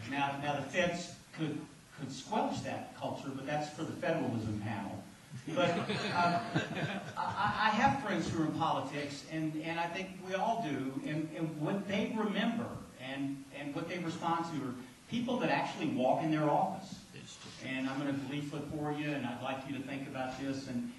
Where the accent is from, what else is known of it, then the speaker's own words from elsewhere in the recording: Louisiana, United States; And one of her great lines about my home state of Louisiana was when someone asked her